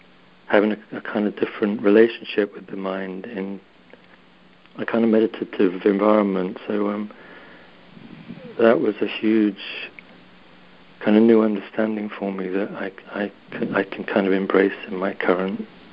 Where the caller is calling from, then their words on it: England, United Kingdom; I'm calling from England.